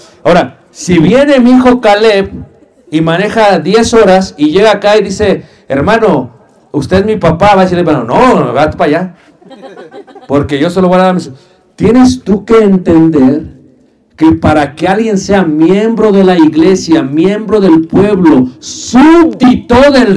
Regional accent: Mexico City, Mexico; born there; yo era católico romano. Sí, yo nací en Ciudad de México

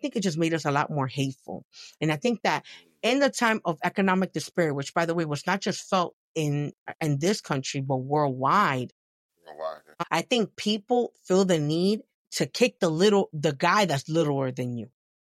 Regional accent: New York, United States; Listen, I'm a New Yorker. We're part of the pause game.

